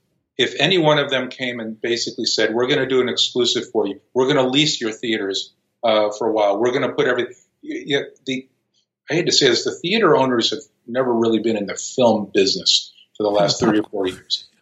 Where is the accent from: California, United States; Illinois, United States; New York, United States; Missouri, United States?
California, United States; Los Angeles; I grew up around Westwood Village where all the premieres were.